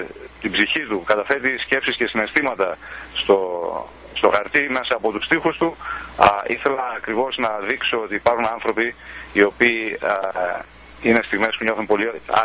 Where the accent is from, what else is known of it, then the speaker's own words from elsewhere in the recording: Lamia, Central Greece, Greece; Είμαι από τη Λαμία.